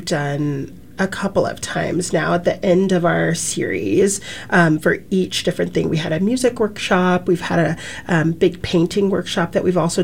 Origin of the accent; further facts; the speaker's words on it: Boise, Idaho, United States; I got a full tuition scholarship to attend a ballet training program in my hometown, Boise, Idaho.